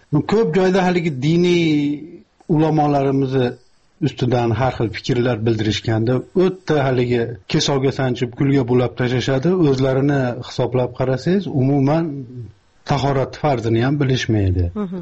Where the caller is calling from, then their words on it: Czechia; Men sizlardan uzoq emas, Chexiyadanman.